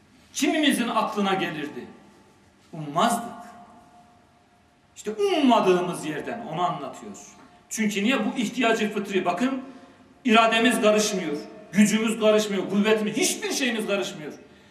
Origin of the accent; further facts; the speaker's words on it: Erzurum, Turkey; Gidelim, bizim Erzurumluyuz